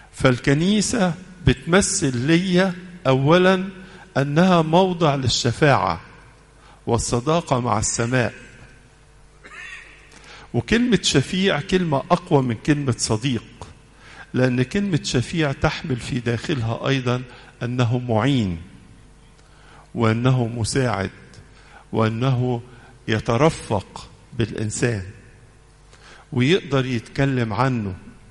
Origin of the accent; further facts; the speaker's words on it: Egypt; ومن الأسئلة المعتادة لنا كمصريين لما قابلك وأعرف أنك مسيحي أسألك بتروح كنيسة إيه؟